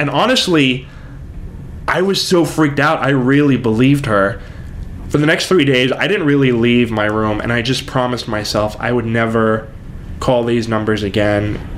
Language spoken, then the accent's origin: English; Corpus Christi, Texas, United States; I grew up in Corpus Christi, Texas. My mom and dad divorced when I was 2 years old, and my sister and I were raised by my grandmother.